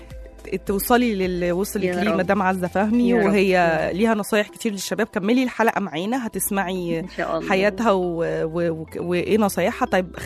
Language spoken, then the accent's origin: Arabic; Egypt; بس انا اكتشفت احنا كمصريين يمكن 80% مننا الفضه.